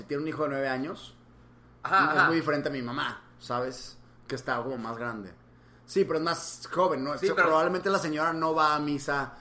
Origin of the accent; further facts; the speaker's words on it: Monterrey, Nuevo León, Mexico; moved away as an adult; Yo me salí de Monterrey, me harté de Monterrey, acabé la carrera y me fui. Odié la sociedad muy cabrón. Yo viví aquí crecí.